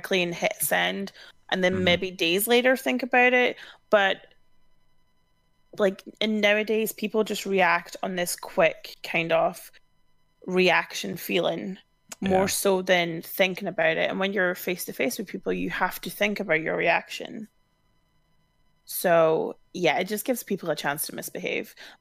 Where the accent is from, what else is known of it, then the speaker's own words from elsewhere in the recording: Scotland, United Kingdom; I'm Scottish. We're really stingy.